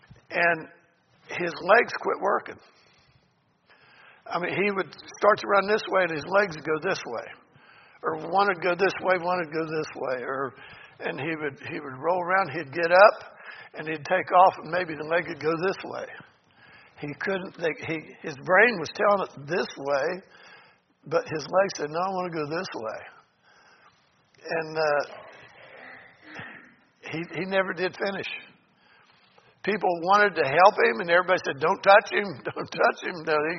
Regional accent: West Virginia, United States; I come from West Virginia, and it's a simple, down-to-earth, just tell the truth, and it's in your face.

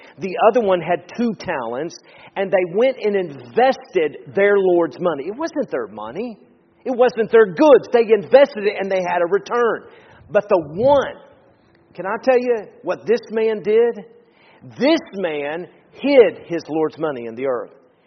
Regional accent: Tennessee, United States; Now, I grew up in Tennessee. We used to often say, well, I reckon so.

